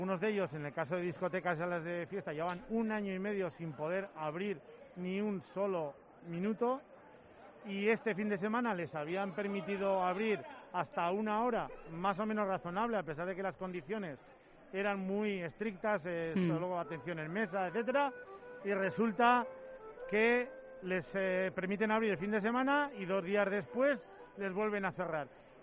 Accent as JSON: {"language": "Spanish", "town": "Pamplona", "region": "Navarre", "country": "Spain", "said": "pena como pamplonica, como navarro, de corazón"}